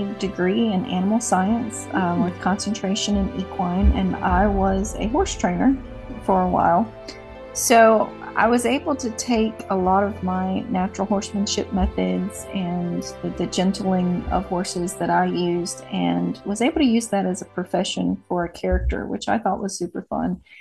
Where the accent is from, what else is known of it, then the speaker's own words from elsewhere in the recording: Mississippi, United States; born there; Well, I was born in Mississippi, and then my mother was in the military, so we moved around a whole lot during my school years.